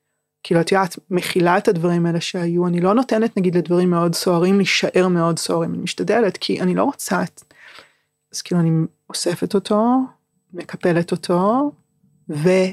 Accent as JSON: {"language": "Hebrew", "town": "Tel Aviv", "region": "Tel Aviv District", "country": "Israel", "tie": "born or raised there", "said": "אני גדלתי ברמת אביב, כל החיים אני גרה שם, באותו קילומטר רבוע. בתוך משפחה של אבא, אמא וארבעה ילדים"}